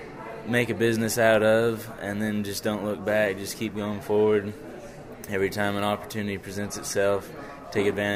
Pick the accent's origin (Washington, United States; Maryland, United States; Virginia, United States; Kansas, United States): Kansas, United States; I'm a star in agribusiness. I'm from Southeast Kansas. I'm from the Riverton FFA chapter.